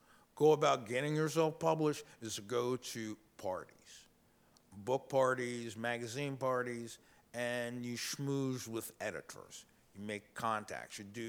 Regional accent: United States; As an American black, I was welcomed, for the most part, by the Germans.

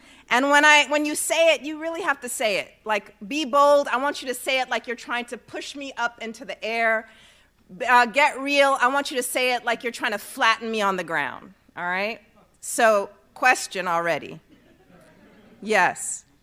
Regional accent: South Carolina, United States; also born or lived in India / Los Angeles, United States / South Pacific / Southern Africa; I come from many Souths. I was born in southern India. I was raised equal parts in South Carolina, South Central LA. I spent my youth in the South Pacific, Southern Africa, and Southwest Atlanta.

